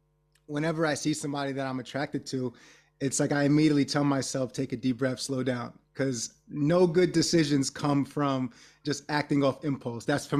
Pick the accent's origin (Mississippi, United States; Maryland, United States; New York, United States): New York, United States; You know, I grew up in New York and we kind of have a similar saying.